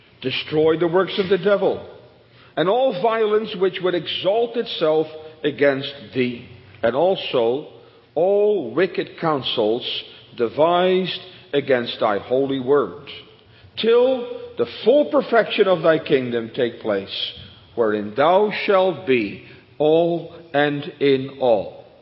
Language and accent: English; Netherlands; we grew up in Holland. Holland is still a kingdom, the kingdom of the Netherlands.